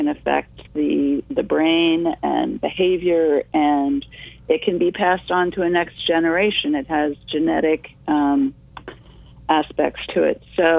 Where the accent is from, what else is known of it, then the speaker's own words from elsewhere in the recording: Michigan, United States; And I am also from Michigan. I was born and raised there. I studied in Michigan.